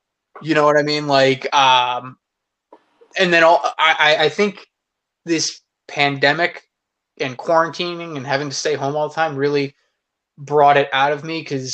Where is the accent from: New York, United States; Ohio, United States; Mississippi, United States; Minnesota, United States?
New York, United States; Poughkeepsie; I'm a freelance illustrator from Poughkeepsie